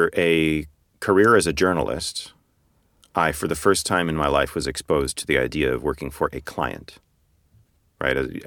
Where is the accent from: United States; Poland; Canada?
Canada; Montreal, Quebec; now in United Kingdom; I'm Canadian. I'm from Montreal.